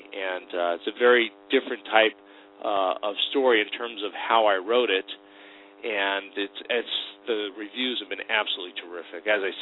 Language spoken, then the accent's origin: English; East Coast, United States; now in West Coast, United States; From the East Coast, and you know